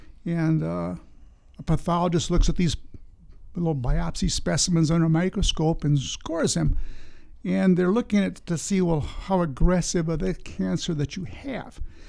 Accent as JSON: {"language": "English", "town": "Richland Center", "region": "Wisconsin", "country": "United States", "tie": "born or raised there", "said": "Well, I'm a Richland Center native, born and raised in Richland Center, graduated from Richland Center High School."}